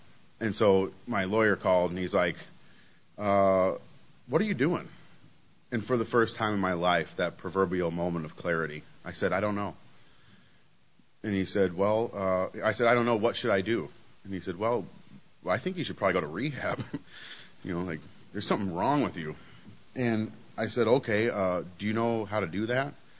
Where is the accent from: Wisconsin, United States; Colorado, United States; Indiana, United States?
Colorado, United States; also born or lived in Independence, Missouri; So I was born out in Independence, Missouri. I moved to Colorado when I was like 4, so obviously I'm kind of from Colorado.